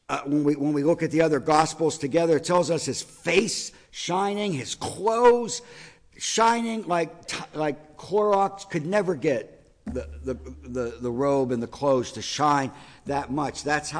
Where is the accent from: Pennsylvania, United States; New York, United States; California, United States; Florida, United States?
Pennsylvania, United States; Mountains have always been a part of my life growing up around Pittsburgh, the Allegheny Mountains, the mountains of West Virginia.